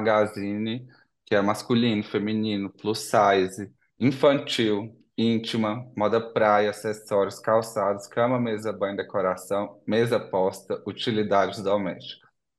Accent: Ipatinga, Minas Gerais, Brazil; now in São Paulo, Brazil; eu tenho 33 anos, faz 10 anos que eu moro em São Paulo. Eu sou de Ipatinga, interior de Minas Gerais.

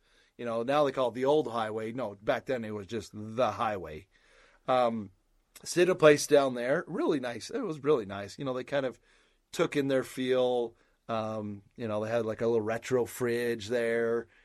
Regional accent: Pahrump, Nevada, United States; I grew up in Pahrump, Nevada, and then I went to college.

